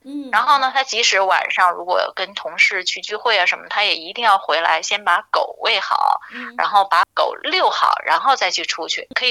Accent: China; now in Australia; 我来自中国，我的家人又都在中国

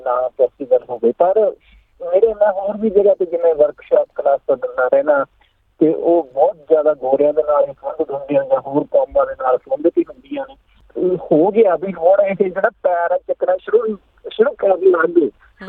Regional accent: Siar, Punjab, India; now in Canada; ਪੰਜਾਬ ਤੋਂ ਜੀ। ਮੈਂ ਪਿੰਡ ਸਿਆੜ ਜਿਹੜਾ ਜ਼ਿਲ੍ਹਾ ਲੁਧਿਆਣੇ ਦੇ ਵਿੱਚ ਪੈਂਦਾ ਜੀ, ਉੱਥੋਂ ਦਾ ਮੈਂ ਜੰਮਪਲ ਹਾਂ।

